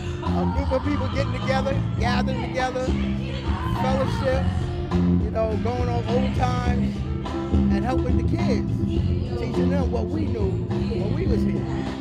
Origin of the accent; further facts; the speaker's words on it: New Jersey, United States; Well, I grew up here.